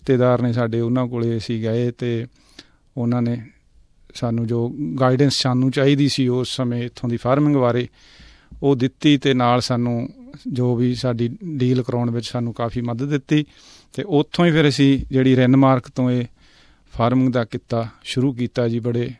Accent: Punjab, India; ਸਾਡਾ ਪਿੰਡ ਹੈ ਜਿਹੜਾ ਬਿਲਕੁਲ ਲੁਧਿਆਣੇ ਦੇ ਨਾਲ ਅਤੇ ਬਹੁਤ ਹੀ ਵਧੀਆ ਮਾਰਕੀਟਿੰਗ ਜਿਹੜਾ ਏਰੀਆ ਉਹਦੇ ਵਿੱਚ ਪੈਂਦਾ ਜੀ।

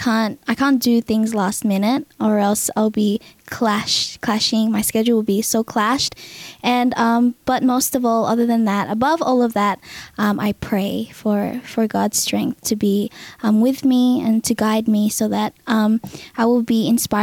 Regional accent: Philippines; because we're Filipino and we feel proud to be able to sing Tagalog songs.

